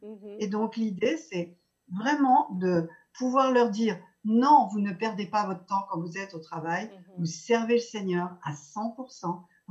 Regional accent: France; je suis française

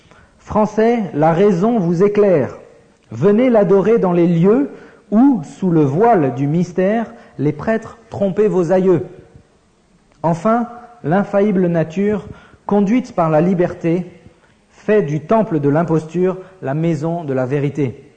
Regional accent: France; parce qu'en tant que Français, ça a été une fois j'ai eu une révélation sur ça

